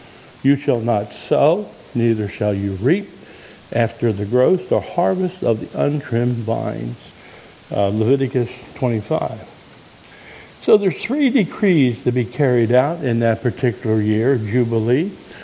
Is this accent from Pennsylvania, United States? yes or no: yes; Pennsylvania, United States; Now, I was raised in Pennsylvania, and some of you are farmers